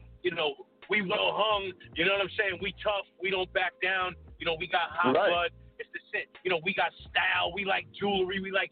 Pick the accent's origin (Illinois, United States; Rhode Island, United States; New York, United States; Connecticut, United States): New York, United States; Staten Island; You know, I'm from Staten Island, New York. You know, I grew up in a predominantly Italian neighborhood.